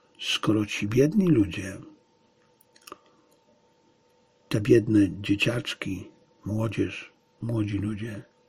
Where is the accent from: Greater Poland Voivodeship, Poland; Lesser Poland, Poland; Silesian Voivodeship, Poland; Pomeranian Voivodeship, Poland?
Silesian Voivodeship, Poland; Zabrze; a ja pochodzę z Zabrza, więc wtedy w Zabrzu było 17 kopalń.